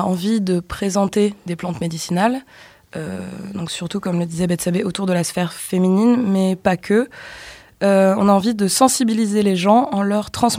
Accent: Nouvelle-Aquitaine, France; now in Paris, France; Alors, moi, du coup, je viens de la Creuse. Et je vis en ce moment à Paris, j'ai une vie très très mouvante et j'ai vécu dans une ferme aussi dans le nord de la France

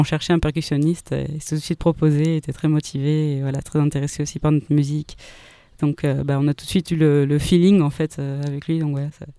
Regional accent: Lyon, Auvergne-Rhône-Alpes, France; Ça fait même pas un an qu'on est de retour, et que, donc à Lyon, qui est ma ville natale.

